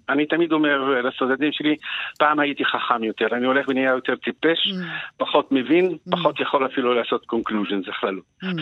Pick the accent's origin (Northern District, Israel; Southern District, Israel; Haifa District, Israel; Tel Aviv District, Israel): Northern District, Israel; Shefa-'Amr; אבל כעיקרון, גדלתי בשפרעם בשנות ה-60, שחמורים היו באותה כמות של אנשים